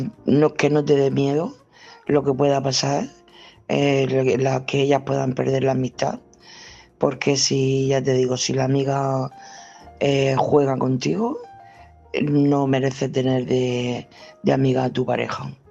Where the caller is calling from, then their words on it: Region of Murcia, Spain; de Murcia.